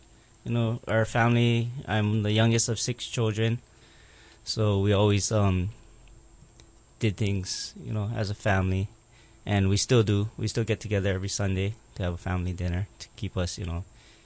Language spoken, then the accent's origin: English; Kailua, Hawaii, United States; I grew up in Kailua for the better part of my life, 21 years.